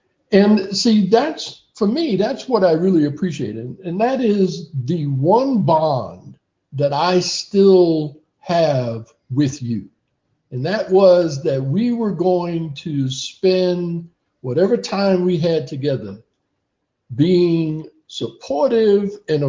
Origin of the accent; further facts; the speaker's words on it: New York City, New York, United States; also born or lived in Harlem / Bronx / Brooklyn / Staten Island; growing up in the 40s and 50s, you know, being a black kid growing up in New York City, whether it was in Harlem with my grandparents or the Bronx, Brooklyn, you know, Staten Island I lived on for a while, Queens.